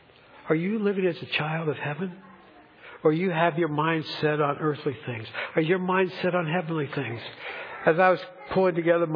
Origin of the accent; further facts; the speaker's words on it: United States; I was always conscious of the fact that I'm an American.